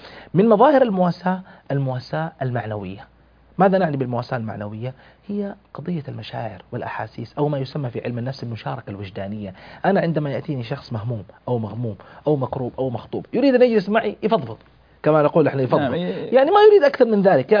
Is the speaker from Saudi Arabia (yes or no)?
yes; Taif, Makkah Province, Saudi Arabia; وأنا أذكر هذا يعني في مسقط رأسي في الطائف،